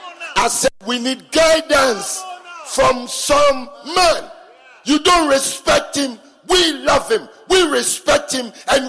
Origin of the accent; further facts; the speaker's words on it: England, United Kingdom; now in Ghana; Look, I just saw my friend who I grew up with in England. He's coming for something in Kumasi, so he came. We used to be in England together, this man.